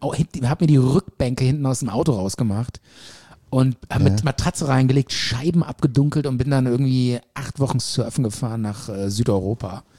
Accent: Cologne, North Rhine-Westphalia, Germany; Wir sind ja alle Kölsche Jungen

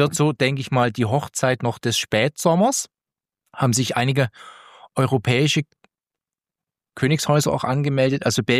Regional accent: Glarus, Switzerland; Und ich bin wirklich auch stolzer Glarner. Also ich habe auch bei der Einbürgerung gesagt, als die Frage kam, warum wollen Sie Schweizer werden, habe ich gesagt, ich will eigentlich gar nicht Schweizer werden, ich möchte Glarner werden.

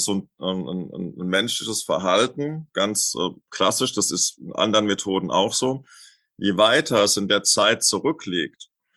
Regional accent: Lorsch, Hesse, Germany; Also ich bin ja aufgewachsen in Lorch in Südhessen.

